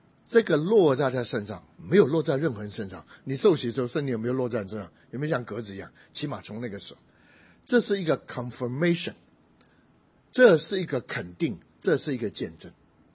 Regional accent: China; 我们是中国人的背景

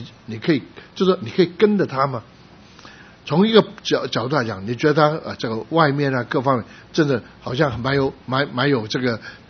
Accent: Guangdong, China; 就是我是广东人，所以蛮比较容易找到一些的重的店去打工。

